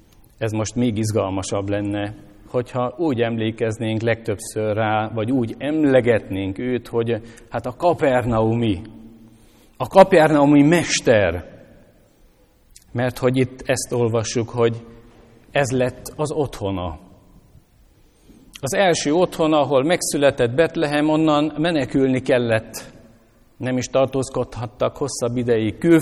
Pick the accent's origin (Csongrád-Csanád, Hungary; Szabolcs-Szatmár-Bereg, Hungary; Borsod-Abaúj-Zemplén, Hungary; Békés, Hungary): Szabolcs-Szatmár-Bereg, Hungary; Vaja; Valamikor a legtöbben Vajáról indultunk, a Nyírségből, ott születtünk.